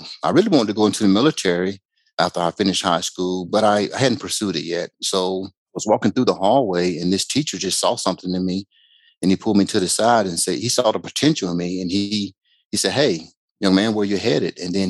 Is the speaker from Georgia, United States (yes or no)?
yes; Macon, Georgia, United States; I was born and raised in Macon, Georgia, and I have a brother and two sisters.